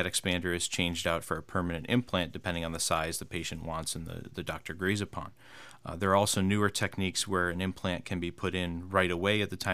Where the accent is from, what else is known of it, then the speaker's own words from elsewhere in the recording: Utica, New York, United States; also born or lived in St. Louis / Boston; Yes, I was born and raised in Utica and attended Utica College for my undergraduate degree